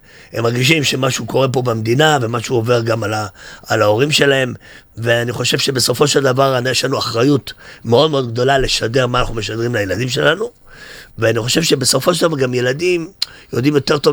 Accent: Jerusalem, Jerusalem District, Israel; גדלתי בגבעה הצרפתית בירושלים

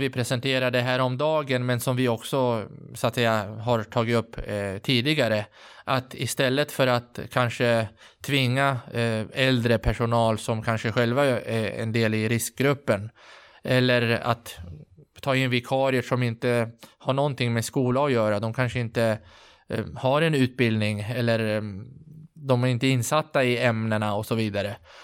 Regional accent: Västerås, Västmanland County, Sweden; Men i min hemkommun, som jag kommer ifrån, Västerås

